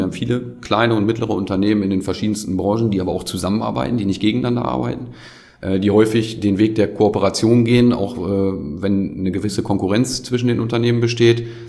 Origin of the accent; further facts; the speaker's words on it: Gronau, North Rhine-Westphalia, Germany; Auch die Entwicklung in meiner Heimatstadt Kronau ist mir dann auch wichtig.